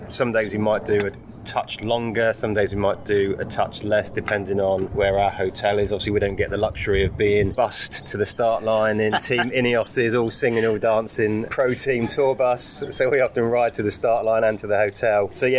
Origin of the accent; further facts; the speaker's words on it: Berkhamsted, East of England, United Kingdom; I'm from Berkhamsted.